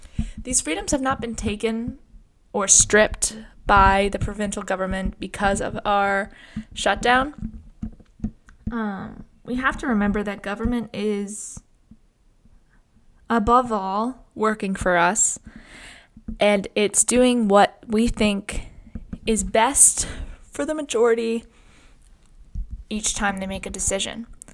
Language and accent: English; Canada; So that I'm reading right from the Canadian Charter, and those are our freedoms by just being Canadian, that we have a fundamental right to.